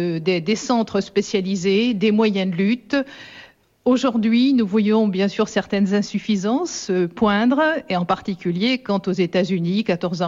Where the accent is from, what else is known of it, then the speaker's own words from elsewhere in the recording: Brittany, France; quand on est breton, et c'est le cas des gens qui sont autour de la table, nous sommes tous très attachés à notre région